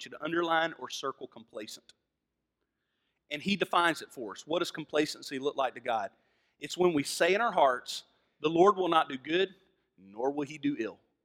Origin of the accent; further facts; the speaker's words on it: Southern US, United States; accent: Southern; I'm a Southerner. You can hear it in my accent. I was born here. I'm a Southerner.